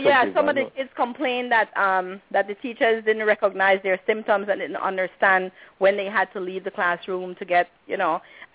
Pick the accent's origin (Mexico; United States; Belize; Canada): Belize; we basically go around and tell people we're from Belize